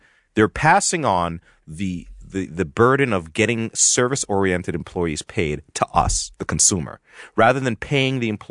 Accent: United States; Well, listen, as your American friend, for the right price, if Canada wants to cast a vote, I will cast the vote on behalf of Canada.

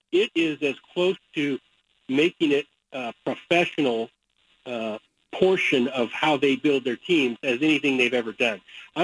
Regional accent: Idaho, United States; Growing up in Idaho, I said, let's just go to the Cougar games.

